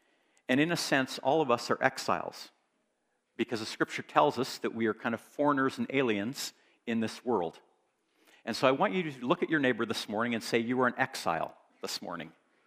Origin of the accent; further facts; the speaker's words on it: Alberta, Canada; Now, I'm from Alberta. I eat beef.